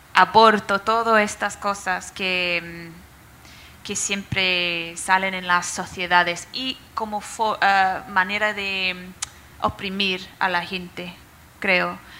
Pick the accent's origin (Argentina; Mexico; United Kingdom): United Kingdom; Spanish is a second language; como británica que lo soy, es muy interesante en mi país la falta de conciencia